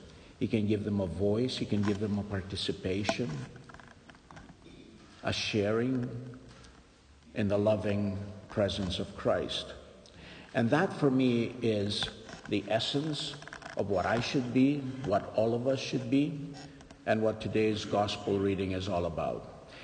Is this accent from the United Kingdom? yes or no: no; Patras, Western Greece, Greece; now in United States; Priests here are more stuck than this priest in my hometown, Patras. That would never happen in this country, I can assure you.